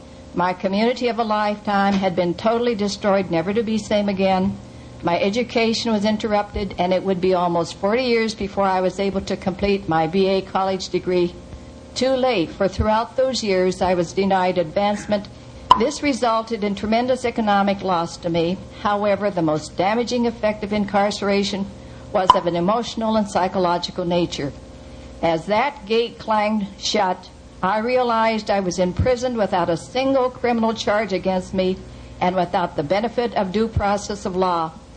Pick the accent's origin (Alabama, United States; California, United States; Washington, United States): Washington, United States; born there; I was born in the Yakima Valley in the state of Washington. I am from a pioneer farming family.